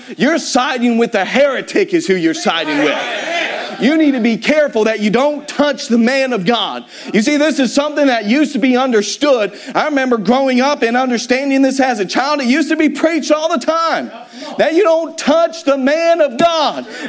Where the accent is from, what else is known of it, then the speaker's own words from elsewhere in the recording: the South, United States; hey, I'm from the South. I'm supposed to be unlearned and uneducated, right?